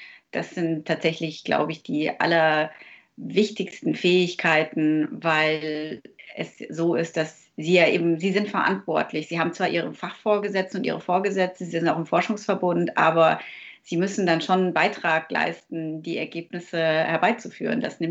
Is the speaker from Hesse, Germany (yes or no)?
no; Munich, Bavaria, Germany; born there; now in Stuttgart, Germany; ich bin gebürtige Münchnerin. Ich komme nicht ursprünglich aus Stuttgart.